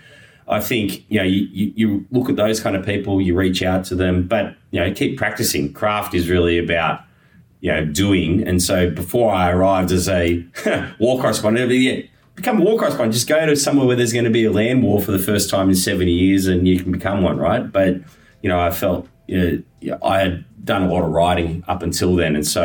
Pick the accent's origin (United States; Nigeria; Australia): Australia; My family's Russian-Ukrainian, but, I'm an Australian journalist, and in the hotels they continue to look after us.